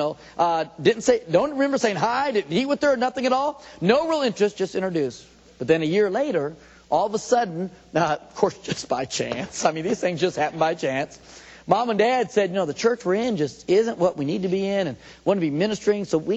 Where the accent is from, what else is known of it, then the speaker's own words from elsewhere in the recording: San Diego, California, United States; I mean, really, I grew up in San Diego, grew up in big city, San Diego.